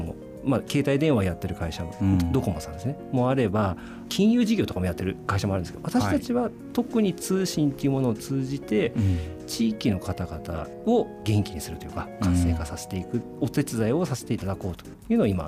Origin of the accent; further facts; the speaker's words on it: Chiba, Japan; now in Utsunomiya, Japan; 生まれ育ちがちょっと千葉ではあるんですけども、はい、あの千葉ももちろんすごくいいところだなと思って、うん、あの今日まで育ったんですが